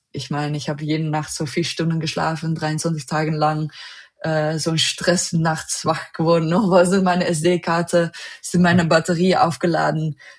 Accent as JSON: {"language": "German", "country": "Netherlands", "second_language": "German", "lives_now": "Germany", "said": "Ich bin eine Holländerin, ich wohne so halb in Deutschland"}